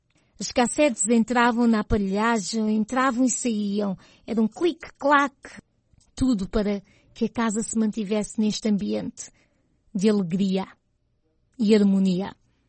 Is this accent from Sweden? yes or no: no; Huambo, Angola; Os meus natais em Angola foram sempre passados no Ambo, cidade onde cresci e cujo clima convidava sempre a meias de lã e casacos de malha.